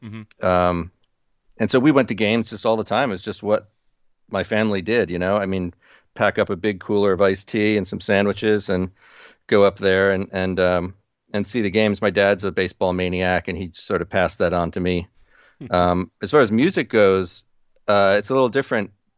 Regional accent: New Jersey, United States; Well, with baseball, I was fortunate growing up in New Jersey.

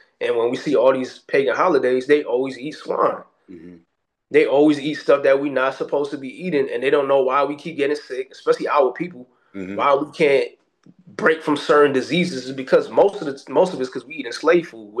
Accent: New York, United States; and I grew up in New York. So I already know that loud mouth talk and all the rah.

